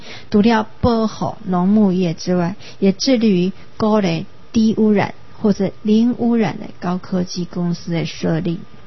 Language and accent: Chinese; Taiwan; 真的是我们台湾人是每个人去那里哈，弄一栋买一个足大的厝啊